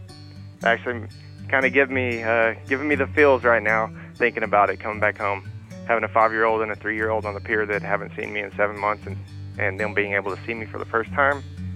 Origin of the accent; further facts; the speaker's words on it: Sanford, Texas, United States; born and raised in Sanford, Texas, small hometown, about 3,636 people